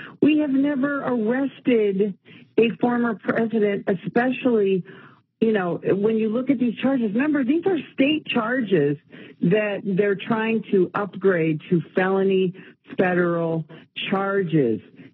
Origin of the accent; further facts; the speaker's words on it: Illinois, United States; I come from Illinois. That's where I was a cop. We arrest our politicians on a regular basis on both sides.